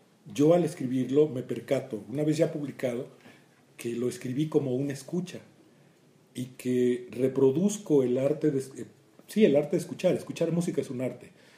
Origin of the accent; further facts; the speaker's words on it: Veracruz, Mexico; Yo soy de Veracruz, allá me echaron a perder desde niño, las décimas jarochas, la manera como degustamos allá las palabras es como escribo.